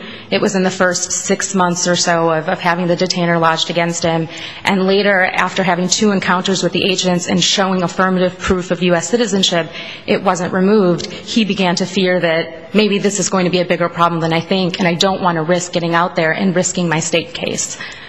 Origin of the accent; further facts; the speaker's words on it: Midwest, United States; I'm a Midwesterner by you know